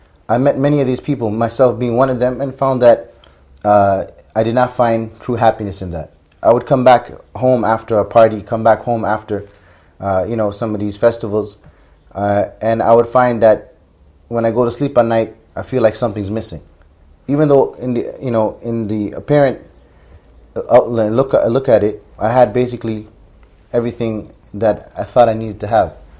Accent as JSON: {"language": "English", "town": "Toronto", "region": "Ontario", "country": "Canada", "tie": "born or raised there", "said": "My parents originally were Muslims, alhamdulillah, but person being born and raised in Toronto, in Canada, I wasn't raised believing in a particular way or a particular religion."}